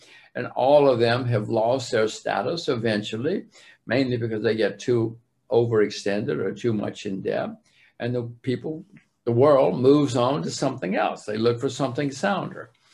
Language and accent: English; United States; I'm an American too